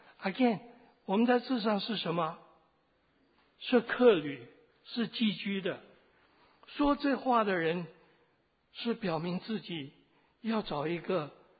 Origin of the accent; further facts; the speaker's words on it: Chaozhou, Guangdong, China; also born or lived in Taiwan / United States; 我是潮州人，我生在心灵，因为跟日本鬼子打仗啊